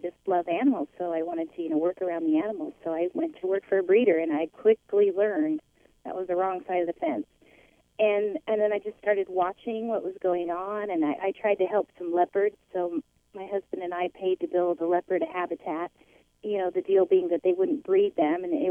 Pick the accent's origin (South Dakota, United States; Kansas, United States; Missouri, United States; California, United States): California, United States; San Diego; moved away as an adult; now in Texas, United States; I'm originally from San Diego, and I moved to Texas to open a restaurant.